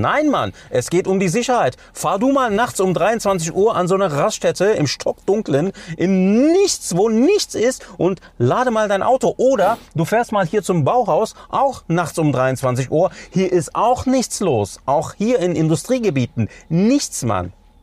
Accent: Cologne, North Rhine-Westphalia, Germany; ich bin in Köln aufgewachsen. Das ist eine Großstadt

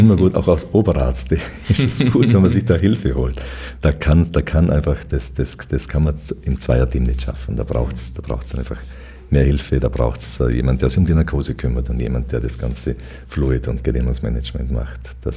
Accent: Vorarlberg, Austria

